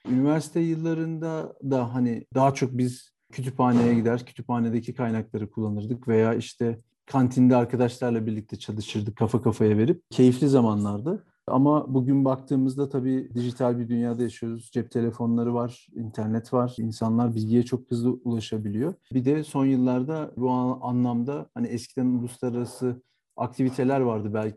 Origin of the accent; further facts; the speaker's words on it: İzmit, Kocaeli, Turkey; also born or lived in Eskişehir; Ben 78 Eskişehir doğumluyum. Çocukluğum İzmit'te geçti. İzmit'in Körfez ilçesinde. Bütün ilkokul, ortaokul, lise öğrenim hayatım yine aynı şekilde Körfez'de geçti. Sonrasında 95 senesinde İstanbul Teknik Üniversitesi makine mühendisliğini kazandım.